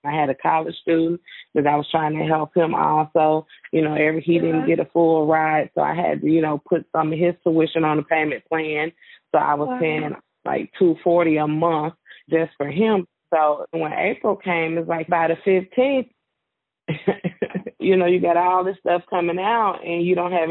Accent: Illinois, United States; moved away as an adult; No, I'm from Illinois. So I moved to Georgia about 15 years ago.

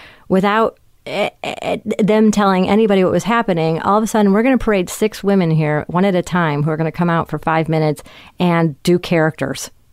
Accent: California, United States; I mean, I'm from California.

